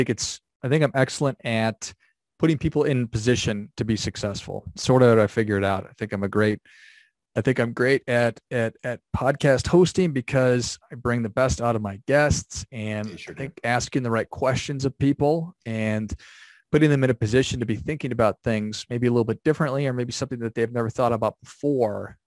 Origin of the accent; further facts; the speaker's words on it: Minnesota, United States; I learned a lot growing up in Northern Minnesota, somehow became a tennis player